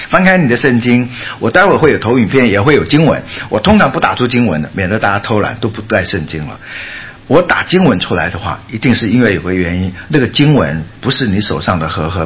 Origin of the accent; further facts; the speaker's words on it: Guangdong, China; accent: Cantonese; 我们广东话那个洞叫做一个窿。